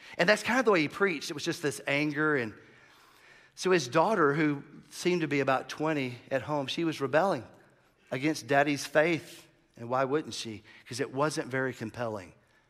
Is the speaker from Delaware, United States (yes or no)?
no; San Francisco, California, United States; And I'm from San Francisco, and I just walked down here, and it's a little uncomfortable.